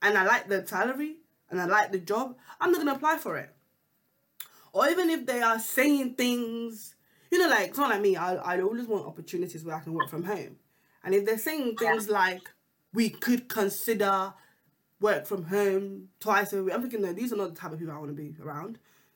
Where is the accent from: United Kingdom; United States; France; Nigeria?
Nigeria; I'm from Nigeria, everybody knows